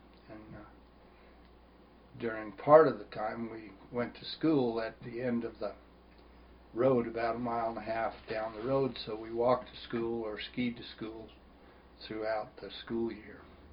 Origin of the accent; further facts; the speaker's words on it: Parshall, Colorado, United States; I was born in 1940. I grew up on the Williams Fork River up from Parshall. My father was a rancher. My grandfather was a rancher. And my family came into Grand County in 1861.